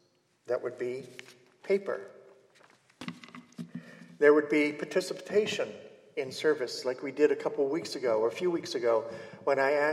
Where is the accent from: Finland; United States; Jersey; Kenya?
United States; New England; That makes the New Englander in me cringe. Because, as I said, I'm from New England.